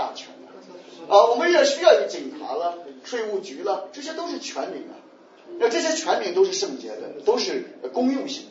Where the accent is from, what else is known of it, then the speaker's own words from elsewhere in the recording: China; 我们中国人不明白啊，为什么我们中国人几千年都习惯了皇权专制？